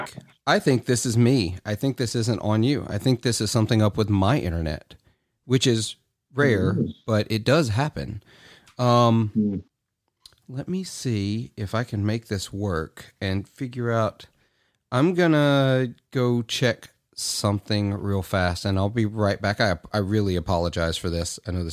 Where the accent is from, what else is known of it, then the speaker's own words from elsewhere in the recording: Clarksdale, Mississippi, United States; I'm from Clarksdale.